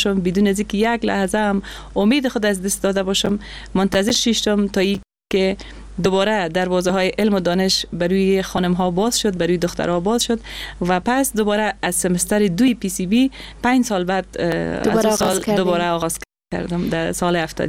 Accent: Afghanistan; born or raised there

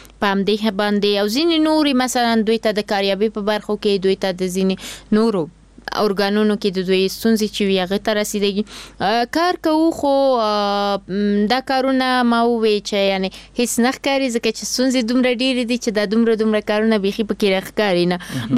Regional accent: Kabul, Afghanistan; born there

